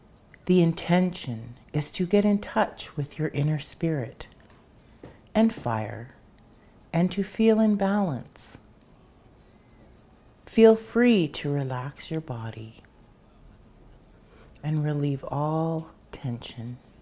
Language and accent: English; Temagami, Ontario, Canada; I am from Temagami First Nation, Deep Water People.